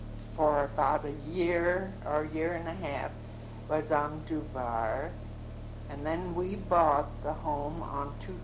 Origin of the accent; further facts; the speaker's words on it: Illinois, United States; born there; moved away as an adult; now in Northville, United States; No, I was born in Illinois. I came here as a bride right after the First World War in 1919